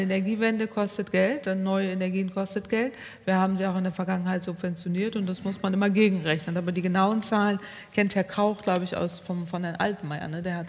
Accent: Northwest Germany, Germany; Also ich komme aus dem Nordwesten Deutschlands.

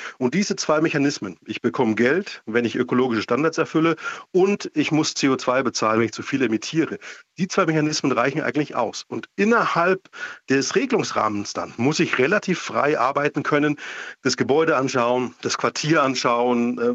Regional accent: Munich, Bavaria, Germany; Ich meine, ich bin Münchner, Österreich ist nicht weit, da lässt sich's gut wohnen.

